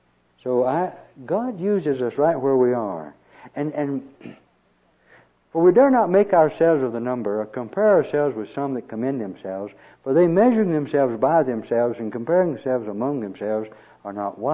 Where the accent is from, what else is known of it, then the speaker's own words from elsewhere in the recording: the South, United States; Because I was raised in the South, and during the Depression, that's all we had was dark greens.